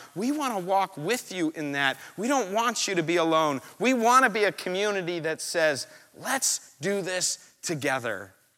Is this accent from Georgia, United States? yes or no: no; New York, United States; I just sort of imagined, you know, I'm from New York.